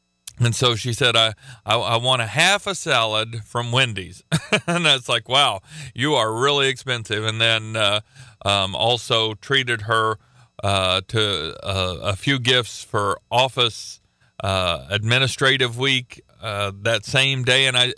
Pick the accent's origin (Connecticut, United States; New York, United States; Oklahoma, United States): Oklahoma, United States; And I am from Oklahoma. Gets hotter there than here, colder there than here.